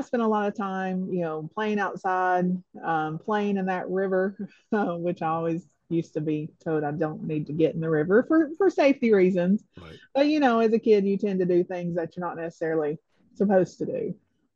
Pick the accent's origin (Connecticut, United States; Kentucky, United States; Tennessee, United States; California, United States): Kentucky, United States; Cumberland; I grew up in Harlan County in southeastern Kentucky. So at the foot of Black Mountain, which is the highest point in Kentucky, in a small little town called Cumberland, mining community.